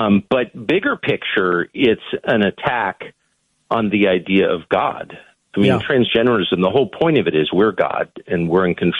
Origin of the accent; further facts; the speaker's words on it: United States; I say this with pride as an American